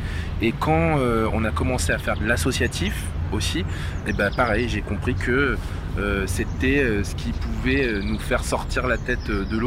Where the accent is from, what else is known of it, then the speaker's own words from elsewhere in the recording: Hérouville-Saint-Clair, Normandy, France; moi j'ai grandi donc à Hérouville-Saint-Clair, dans la banlieue de Caen